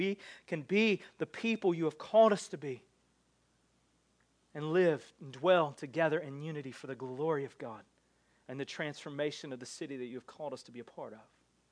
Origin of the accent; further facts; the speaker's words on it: the South, United States; Because we grew up in the South, most of us